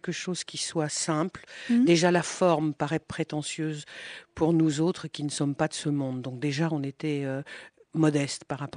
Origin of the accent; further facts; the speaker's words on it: France; D'abord parce qu'il est anglais, que je suis française